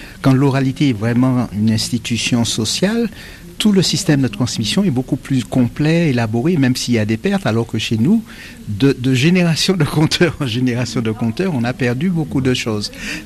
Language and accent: French; Fort-de-France, Martinique; born there; Je suis né à Fort-de-France, donc je n'ai pas vécu la réalité des plantations.